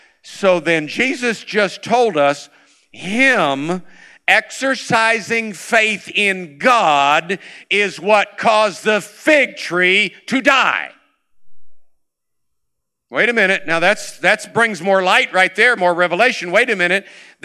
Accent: Florida, United States; I was born and raised in Florida.

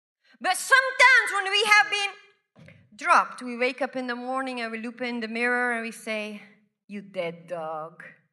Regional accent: Belgium; now in United States; You know, I'm originally from Belgium. I was born and raised there, and we have a king and a queen.

